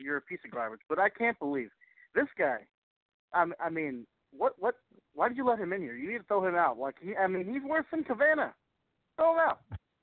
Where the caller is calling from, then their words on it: San Antonio, Texas, United States; Here's the world's sexiest cowboy from San Antonio, Texas, where we're always in a good mood and we all eat Von Erich-shaped food, brother.